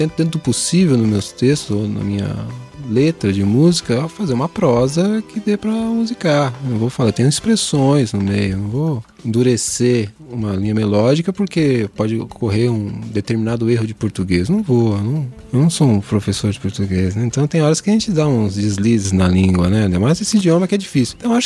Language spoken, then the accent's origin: Portuguese; São Paulo, Brazil; Ainda mais eu, nascido e criado em São Paulo. São Paulo tem sotaque do mundo, né?